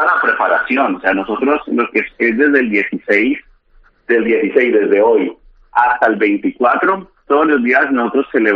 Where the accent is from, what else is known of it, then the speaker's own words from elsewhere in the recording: Colombia; como por ejemplo en mi tierra que es muy diferente del resto de Colombia